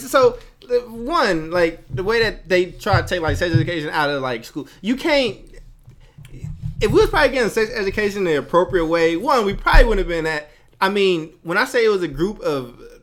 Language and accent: English; Oakland, California, United States; We growing up in North Oakland was a real interesting, real interesting experience for us.